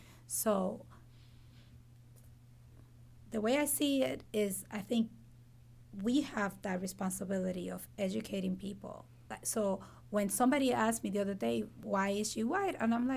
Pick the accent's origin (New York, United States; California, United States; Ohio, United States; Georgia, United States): New York, United States; But it's funny that you say that because I grew up in New York.